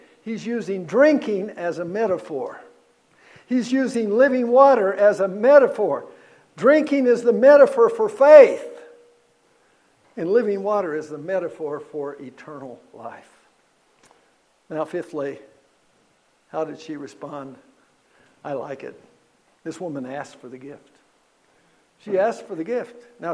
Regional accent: Kentucky, United States; It's like when I was growing up in Kentucky, we had lots of springs.

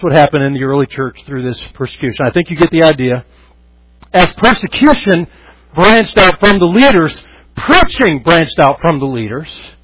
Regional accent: Colorado Springs, Colorado, United States; a few years ago, my hometown, Colorado Springs, was burning up

